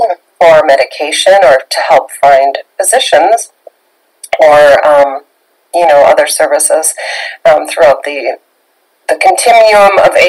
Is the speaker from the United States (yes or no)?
yes; Minnesota, United States; somebody in my home state of Minnesota